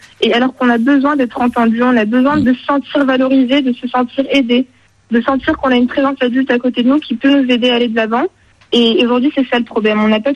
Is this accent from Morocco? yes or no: yes; Morocco; Je suis personnellement originaire du Maroc et quand je passe mes vacances là-bas